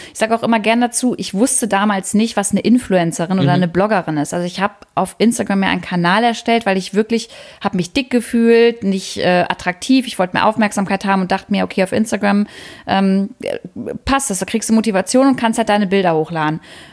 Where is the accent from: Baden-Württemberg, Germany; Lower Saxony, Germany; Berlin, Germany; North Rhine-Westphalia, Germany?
Lower Saxony, Germany; Wolfenbüttel; Wolfenbüttel. Ja. Genau, da bin ich zur Schule gegangen und habe da auch schon gewohnt.